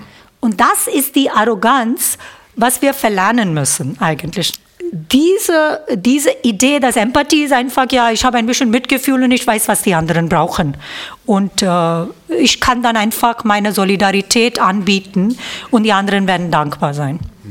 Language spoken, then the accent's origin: German; India; ich komme aus Indien